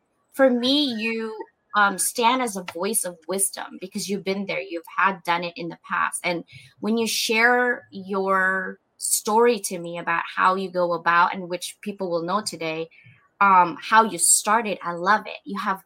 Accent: Philippines; I grew up in the Philippines. Literally, our toys were rock.

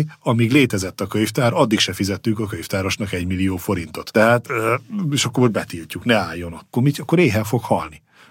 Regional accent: Nyíregyháza, Szabolcs-Szatmár-Bereg, Hungary; én Nyíregyházán nőttem fel, és ott a gimnáziumban, az Rinyi Ilona gimnáziumban jártam

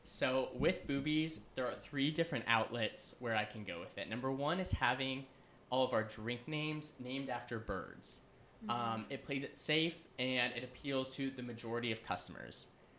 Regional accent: North Carolina, United States; I am from North Carolina. I went to Chapel Hill High School.

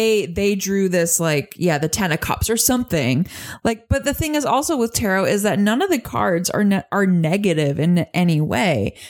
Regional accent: Minnesota, United States; I'm from Minnesota and we have snapping turtles there like motherfuckers.

